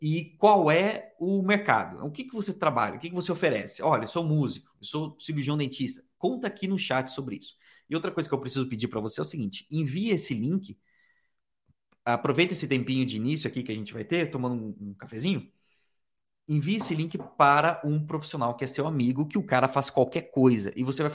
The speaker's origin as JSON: {"language": "Portuguese", "region": "São Paulo", "country": "Brazil", "said": "eu sou do interior de São Paulo"}